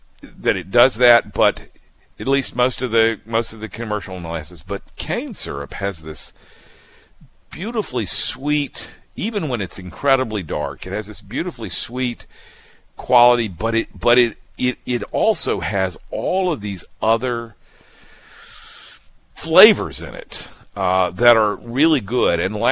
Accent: Mississippi, United States; I'm from Mississippi, 20 miles from the Alabama state line, so you can't just, there ain't much difference between me and everybody else in Alabama.

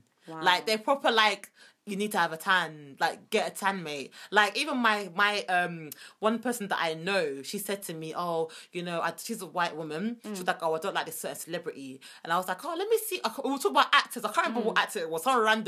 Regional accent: Jamaica; we're black, we're Jamaican, we're proud to be black.

